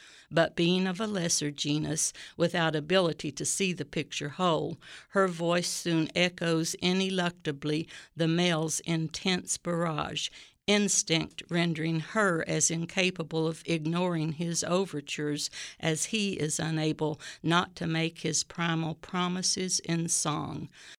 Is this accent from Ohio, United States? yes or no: yes; Xenia, Ohio, United States; I'm from Xenia.